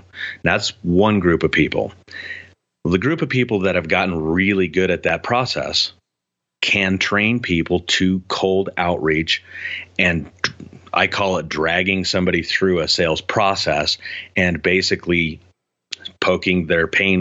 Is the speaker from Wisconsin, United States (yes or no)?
no; Colorado, United States; I'm from Colorado, father of two. I've always lived up against the foothills.